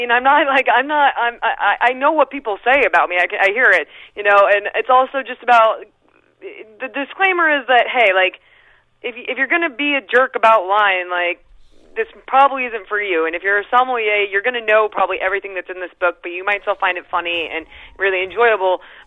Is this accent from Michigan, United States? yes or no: no; California, United States; now in Los Angeles, United States; I'm from California. I'm from outside of Los Angeles, and I moved to LA 10 years ago to pursue comedy writing and performing.